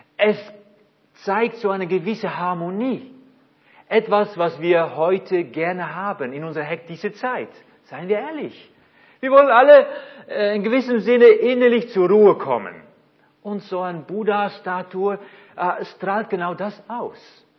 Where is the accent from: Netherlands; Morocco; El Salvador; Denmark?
Netherlands; German is a second language; now in Germany; Ich bin Holländer, wohne aber schon gut 10 Jahren zusammen mit meiner Frau hier in Deutschland.